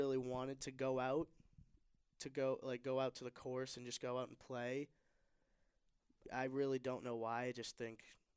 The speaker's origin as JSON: {"language": "English", "town": "Salem", "region": "New Hampshire", "country": "United States", "said": "I am from New England, specifically the Salem, New Hampshire region."}